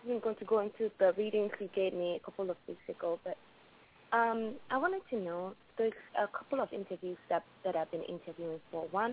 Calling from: Chicago, Illinois, United States; I'm calling from Chicago.

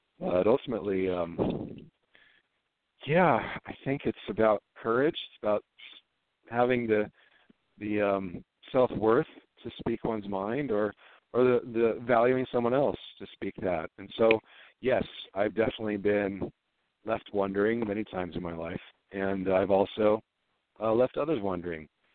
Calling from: Washington, United States; And I'm calling from Washington.

